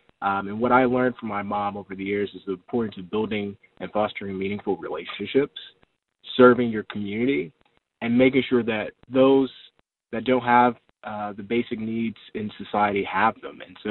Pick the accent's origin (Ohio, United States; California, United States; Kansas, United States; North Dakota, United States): Ohio, United States; Cleveland; from Cleveland, Ohio. I'm a proud first-generation college student and the first of my family to create a nonprofit at 19.